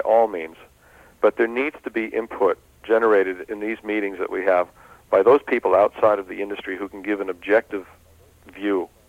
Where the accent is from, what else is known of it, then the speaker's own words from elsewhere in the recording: New England, United States; Years ago, I remember as a kid growing up in the New England area, people didn't even talk about eating fish.